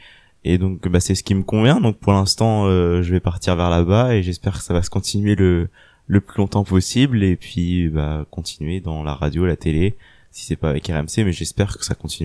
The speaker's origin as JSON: {"language": "French", "town": "Vannes", "region": "Brittany", "country": "France", "said": "je suis originaire de Bretagne, donc de Vannes plus précisément. Donc j'étais au lycée Charles de Gaulle à Vannes, où j'ai passé tout mon lycée"}